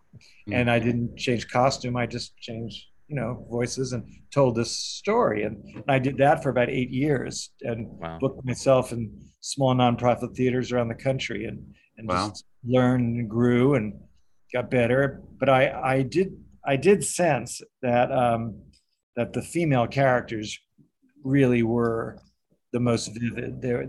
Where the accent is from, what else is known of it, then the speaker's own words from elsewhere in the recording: New York, United States; and I'm from New York originally. I was born here